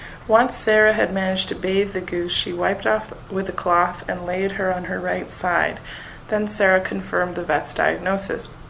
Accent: Brampton, Ontario, Canada; also born or lived in Brockville; I was born in Brockville, Ontario. My parents were visiting my grandparents at the time. We actually lived in Brampton, so I was only born in Brockville and immediately went to Brampton and grew up in Brampton pretty much my whole life until I went to university.

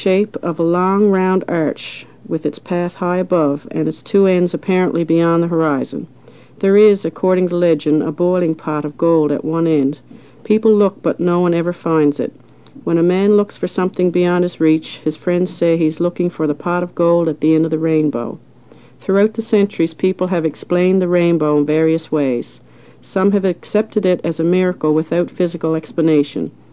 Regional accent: St. John's, Newfoundland and Labrador, Canada; accent: townie accent; And my accent is a townie accent. I grew up in St. John, so it's more, I guess, they call it a townie accent.

